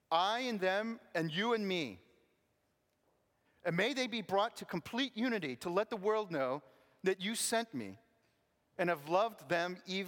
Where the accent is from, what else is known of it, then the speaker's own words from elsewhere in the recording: United States; There's probably no more awkward experience, at least growing up in America, at least for me.